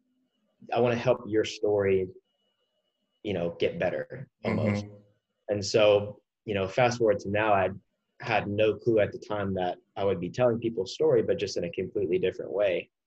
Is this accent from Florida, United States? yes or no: no; Mobile, Alabama, United States; Yeah, so I'd say I grew up in Mobile, Alabama. Real big sports town, football, baseball.